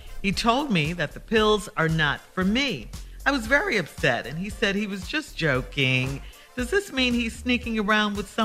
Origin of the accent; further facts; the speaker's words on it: the South, United States; accent: Southern drawl; I'm from the South, and I have a Southern drawl, and she called me a country bumpkin the other day.